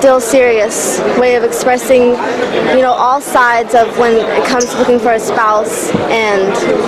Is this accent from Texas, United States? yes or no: yes; Houston, Texas, United States; I'm from Houston, Texas.